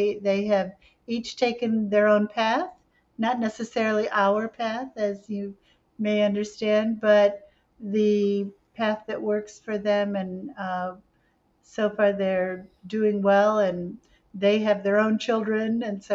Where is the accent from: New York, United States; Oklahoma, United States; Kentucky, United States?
New York, United States; Unadilla; In a little town called Unadilla. And Unadilla is on the Susquehanna River. It's very near Cooperstown.